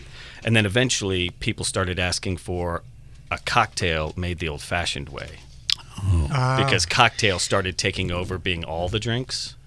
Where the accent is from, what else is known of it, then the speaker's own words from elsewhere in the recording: Atlanta, Georgia, United States; Oh, yeah. Oh, well, and I'm from Atlanta, Georgia.